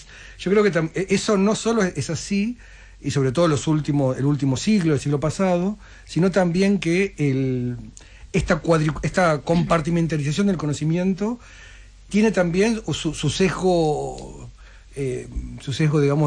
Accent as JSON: {"language": "Spanish", "town": "Miramar", "region": "Buenos Aires Province", "country": "Argentina", "tie": "born or raised there", "also_born_or_lived": "Mar del Plata / La Plata / Netherlands", "lives_now": "Córdoba, Argentina", "said": "Nací en Mar del Plata, Miramar, viví en Miramar mi niñez. La Plata después Holanda y después Córdoba."}